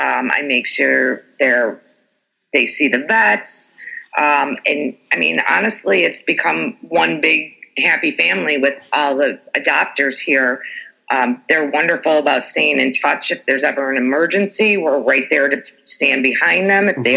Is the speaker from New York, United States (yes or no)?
yes; Buffalo, New York, United States; now in Colombia; We have almost 40 in my hometown in Buffalo.